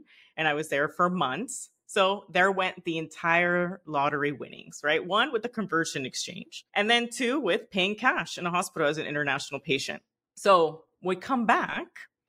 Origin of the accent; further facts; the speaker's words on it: Miami, Florida, United States; also born or lived in Nicaragua; And then I'm Nicaraguan born. I'm Latina. And I grew up in Miami. So I'm very Miami.